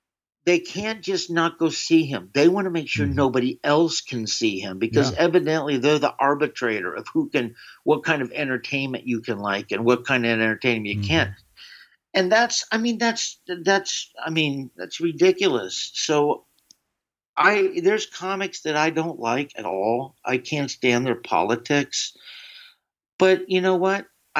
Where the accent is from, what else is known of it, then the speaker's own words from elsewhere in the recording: the South, United States; if I thought that the people I grew up with in the South thought I was making fun of them, I wouldn't do it.